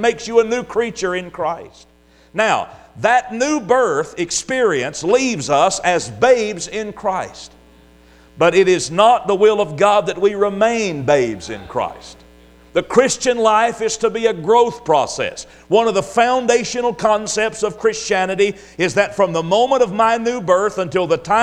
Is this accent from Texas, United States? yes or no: yes; Texas, United States; the area we grew up down in Southeast Texas.